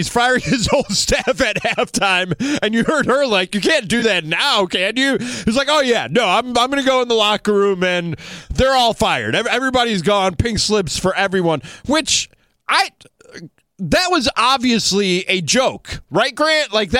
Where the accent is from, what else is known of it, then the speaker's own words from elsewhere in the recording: Chicago, Illinois, United States; And again, don't worry, I am one of you, born and bred in Chicago.